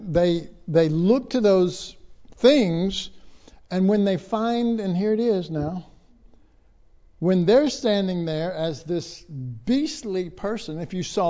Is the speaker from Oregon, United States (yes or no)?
no; Oak Cliff, Texas, United States; I was raised in Oak Cliff, and that I was also raised in an orphanage